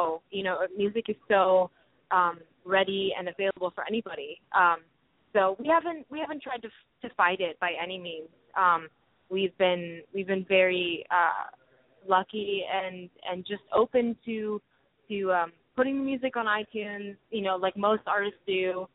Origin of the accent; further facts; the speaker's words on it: Istanbul, Turkey; I was born and I grew up in Turkey and in Istanbul because my dad's Turkish.